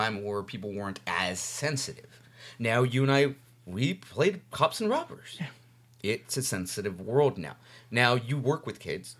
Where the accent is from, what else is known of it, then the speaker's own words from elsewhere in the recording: Santa Ana, California, United States; Well, actually, we grew up in Santa Ana, dude.